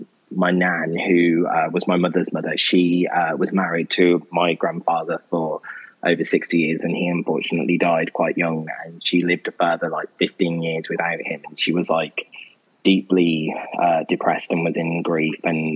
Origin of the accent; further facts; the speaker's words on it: Birmingham, West Midlands, United Kingdom; I'm from Birmingham